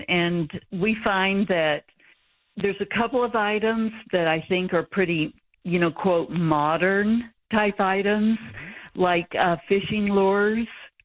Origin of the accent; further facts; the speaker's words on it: Texas, United States; also born or lived in Kansas / Toronto / Albany; now in Cape Cod, United States; It's from a lot of different places. I grew up in Texas, ended up living in Kansas, Toronto, Albany, all sorts of places, and ended up on the Cape, which I love.